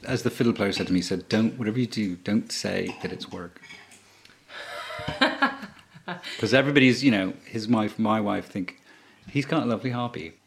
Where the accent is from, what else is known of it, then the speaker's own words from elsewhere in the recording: Connecticut, United States; I'm from Connecticut. It's not the cradle